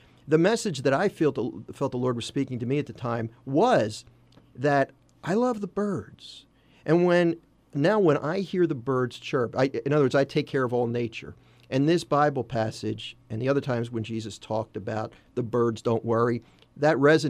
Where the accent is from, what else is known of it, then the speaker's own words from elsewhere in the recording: Philadelphia, Pennsylvania, United States; Listen, I'm a city guy, right? I grew up in Northeast Philly. I'm not a bird lover by nature.